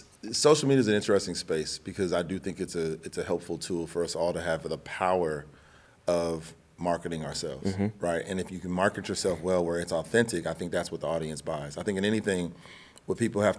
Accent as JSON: {"language": "English", "town": "Los Angeles", "region": "California", "country": "United States", "tie": "born or raised there", "said": "I grew up in Crenshaw. I went to Beverly Hills."}